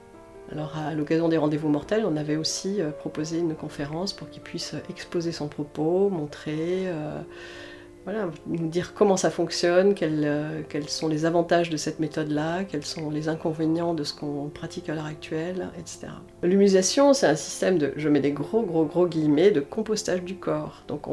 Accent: Grand Est, France; Après, en tant qu'Alsacien, on n'est pas interdit d'aller se faire enterrer

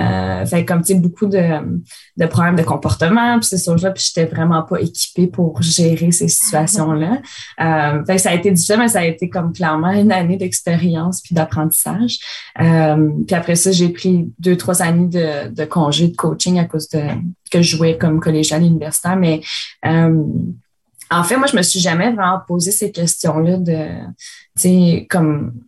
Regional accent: Gatineau, Quebec, Canada; je suis restée dans ma ville natale toutes ces années-là. Je suis restée à Gatineau.

